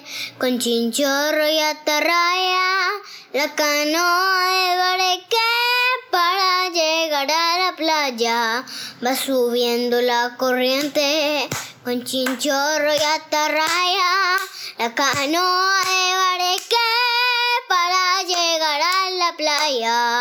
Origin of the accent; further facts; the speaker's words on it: Medellín, Antioquia, Colombia; born there; now in Santa Marta, Colombia; Nací en Medellín, pero actualmente estoy viviendo en Santa Marta.